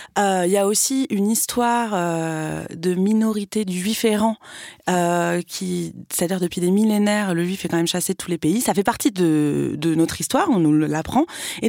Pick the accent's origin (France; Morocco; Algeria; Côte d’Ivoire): France; moi c'est pas pareil, j'ai rien à voir avec Israël, je suis française